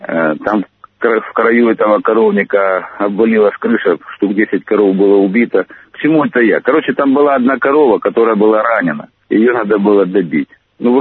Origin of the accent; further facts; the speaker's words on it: Lysychansk, Luhansk Oblast, Ukraine; born there; Я здесь родился недалеко от этого места, где сейчас нахожусь. Я родился в Лисичанске, это 50 километров отсюда. Вот 50 километров отсюда, 50 лет назад я родился.